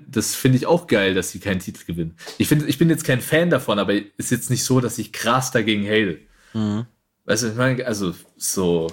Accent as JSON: {"language": "German", "town": "Bayreuth", "region": "Bavaria", "country": "Germany", "tie": "born or raised there", "said": "ich bin halt jetzt seit 7 Jahren in Bayreuth, werde wahrscheinlich in Bayreuth meine Karriere beenden und das ist jetzt halt auch so, das ist meine Heimat."}